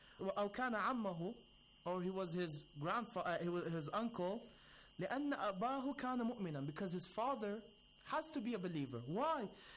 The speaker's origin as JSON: {"language": "English", "town": "Qom", "region": "Qom Province", "country": "Iran", "said": "We're from Ahl Qom. We're living under her blessings, salamullah alayha."}